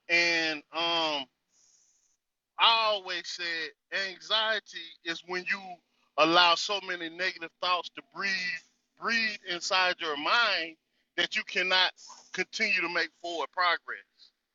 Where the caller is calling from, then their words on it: North Carolina, United States; I'm coming out of the North Carolina territory.